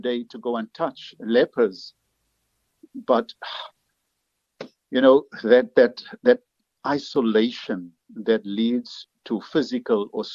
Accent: Cape Town, Western Cape, South Africa; now in Durban, South Africa; I'm in Durban. I'm originally from Cape Town, and she lives in Cape Town.

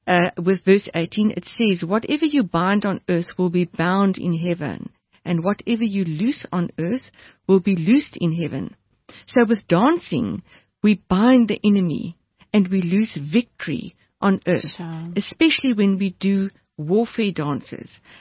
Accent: Durbanville, Western Cape, South Africa; I'm from Durbanville, so that's where we often dance.

